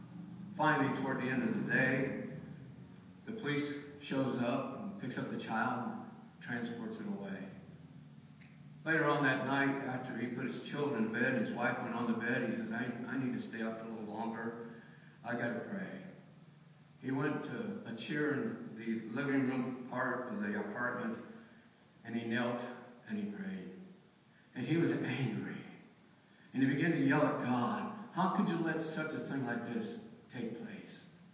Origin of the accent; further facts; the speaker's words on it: Lima, Ohio, United States; And we came back to Lima because this was our roots. My wife was born and raised here in Lima. I grew up here in Lima as a boy.